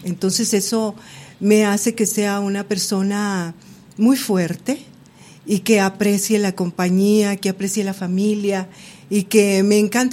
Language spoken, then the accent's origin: Spanish; Durango, Mexico; nací aquí en Durango un 26 de diciembre de 1962. Soy la hija primogénita de … ambos de feliz memoria, nacidos en Zainalto, Zacatecas.